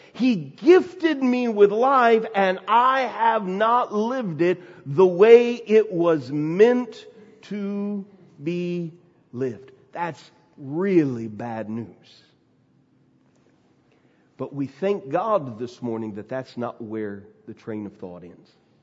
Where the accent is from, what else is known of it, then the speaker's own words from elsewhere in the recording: United States; I grew up in the Smoky Mountains, and you've probably seen signs like this all over the Smoky Mountains if you've visited there before.